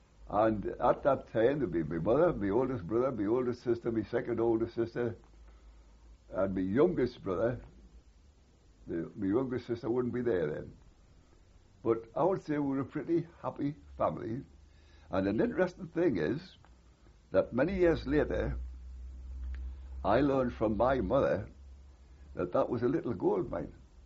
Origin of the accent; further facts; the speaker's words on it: Burnley, North West England, United Kingdom; born there; I was born in Burnley on the 15th of July, 1906.